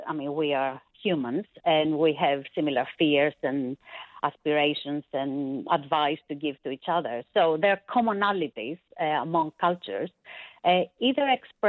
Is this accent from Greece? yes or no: yes; Greece; I'm originally from Greece.